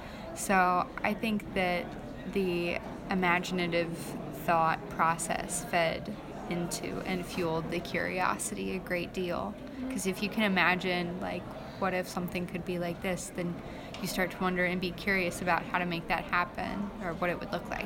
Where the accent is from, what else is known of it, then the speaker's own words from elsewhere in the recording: Missouri, United States; I grew up in the St. Louis County area.